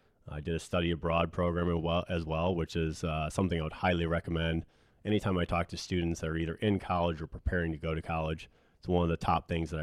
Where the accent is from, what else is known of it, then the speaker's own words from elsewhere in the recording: Kalamazoo, Michigan, United States; I grew up in Kalamazoo.